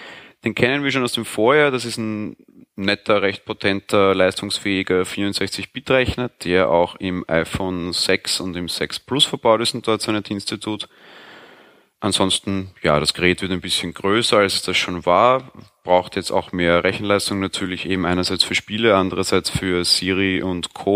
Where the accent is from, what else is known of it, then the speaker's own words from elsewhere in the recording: Vienna, Austria; Ich komme aus dem schönen Wien. Ja, bin ein fast 30-jähriger, sehr interessierter Hobbyspieler